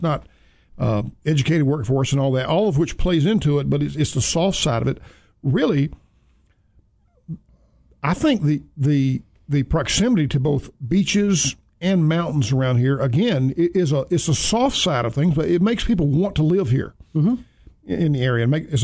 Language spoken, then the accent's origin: English; Alabama, United States; and I was raised in Alabama, so I don't know why I didn't know this.